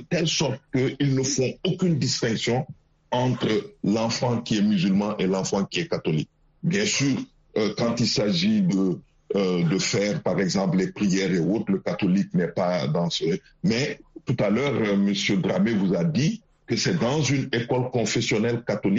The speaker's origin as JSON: {"language": "French", "country": "Senegal", "said": "en tant que Sénégalais, ça me réconforte dans l'idée que les règles que nos devanciers ont posées sont des règles solides"}